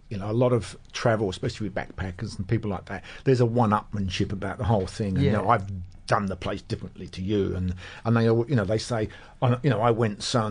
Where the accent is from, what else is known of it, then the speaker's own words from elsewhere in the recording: London, United Kingdom; now in Australia; I was born and brought up in London, yeah? It was only when I came to Australia and then went back to London